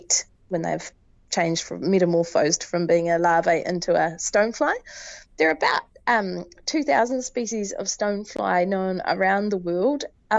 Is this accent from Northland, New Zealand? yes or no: no; Southland, New Zealand; being born and bred in the Southland, I didn't even know there was basically a North Island until I was probably 20.